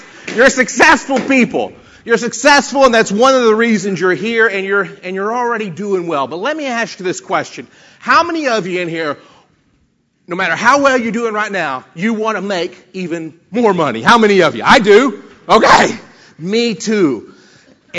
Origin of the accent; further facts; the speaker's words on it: Dallas, Texas, United States; I'm from Dallas.